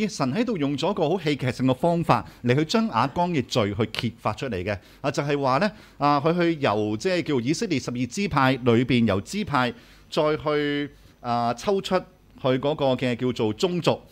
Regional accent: Hong Kong; 我哋香港人都好中意一條羽毛嘅喎

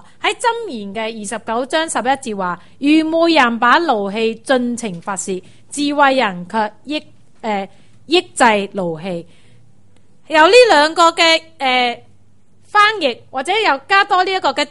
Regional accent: China; 这个观念呢是我们中国人的观念

